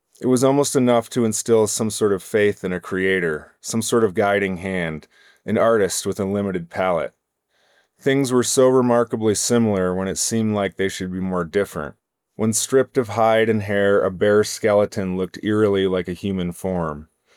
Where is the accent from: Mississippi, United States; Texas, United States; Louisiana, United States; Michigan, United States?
Michigan, United States; born there; moved away as an adult; Yeah, I mean, I was born in Michigan, but I moved to Montana, I think, when I was 19 or so for a fishing guide job